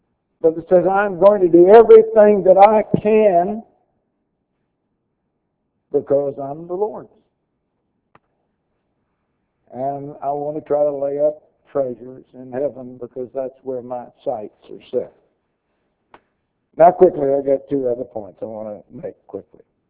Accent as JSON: {"language": "English", "town": "Jacksonville", "region": "Florida", "country": "United States", "tie": "born or raised there", "said": "I was raised in Jacksonville, Florida."}